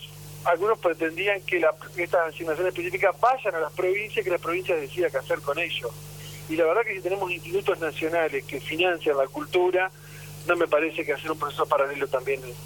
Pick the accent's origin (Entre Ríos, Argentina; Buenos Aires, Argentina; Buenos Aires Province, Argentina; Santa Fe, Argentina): Entre Ríos, Argentina; Yo también vengo de una provincia, soy de Entre Ríos